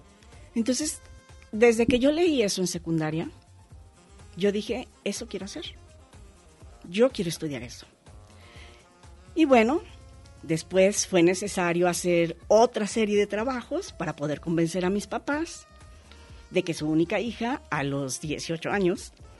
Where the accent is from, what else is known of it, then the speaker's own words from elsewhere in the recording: Encarnación de Díaz, Jalisco, Mexico; yo nací en un municipio que es límite de Jalisco con Aguascalientes. El municipio se llama Encarnación de Díaz.